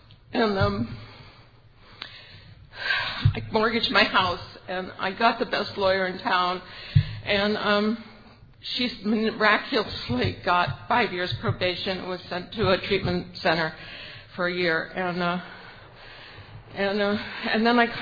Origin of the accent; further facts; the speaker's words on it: California, United States; I'm from Monterey County in California.